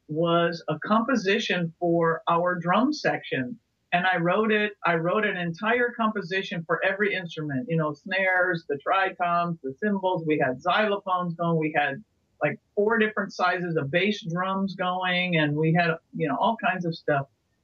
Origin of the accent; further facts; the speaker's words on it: Midwest, United States; growing up in the Midwest, it's a marching band is king